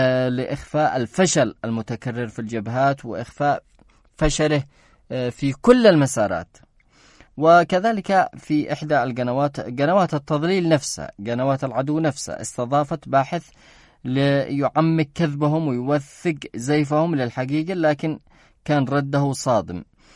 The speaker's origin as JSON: {"language": "Arabic", "country": "Yemen", "said": "وأن احنا أصبحنا كمسلمين كعرب كيمنيين أول من ناصر النبي"}